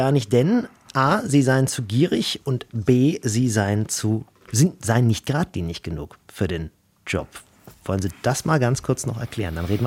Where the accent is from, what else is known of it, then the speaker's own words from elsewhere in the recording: Southern Germany, Germany; Ich weiß, ich bin Süddeutscher.